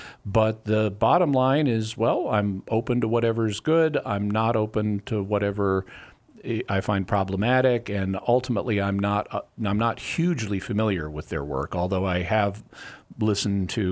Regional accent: Arkansas, United States; I grew up in the Boston Mountains, which are the highest part of the Ozark Mountains in northwest Arkansas.

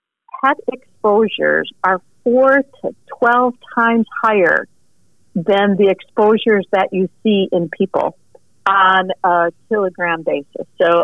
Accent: Wisconsin, United States; So I'm a veterinarian from Wisconsin, and in Wisconsin, you know, it's a very lush state

